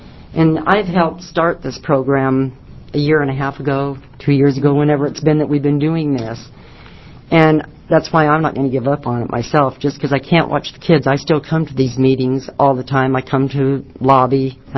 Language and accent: English; Albany, Oregon, United States; I'm from Albany, Oregon.